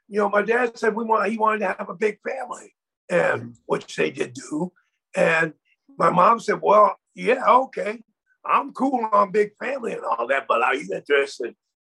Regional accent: Springfield, Massachusetts, United States; also born or lived in New York; Yeah, I was born in New York, and I was the only one of my family was born in Harlem. And by the time I was like 6 months old, that's when they moved me up to Springfield. And so I essentially grew up in that incredible environment.

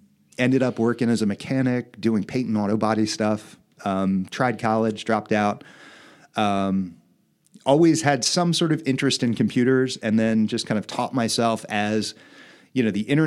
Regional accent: Wilmington, United States; born there; No, I was born in Wilmington, okay.

